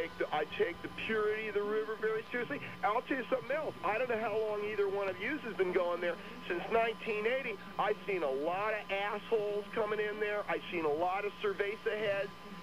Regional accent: Pasadena, California, United States; I come from Pasadena.

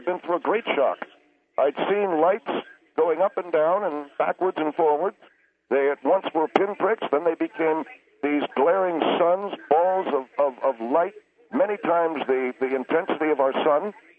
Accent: United States; Now, I am an American, and I love our government. I love our country very much

